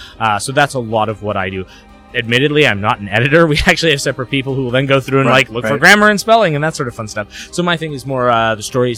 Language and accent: English; Winnipeg, Manitoba, Canada; I am a Canadian. I live in Winnipeg, Manitoba, have all my life